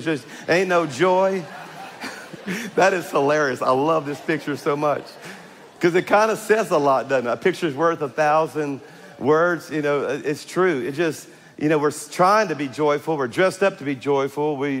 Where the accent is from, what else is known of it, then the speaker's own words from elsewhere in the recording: Louisiana, United States; I'm from South Louisiana, and I tell you that as a disclaimer